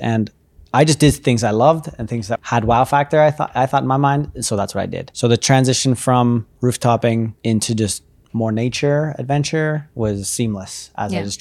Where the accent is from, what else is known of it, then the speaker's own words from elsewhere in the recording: Canada; Knowing that I'm Canadian.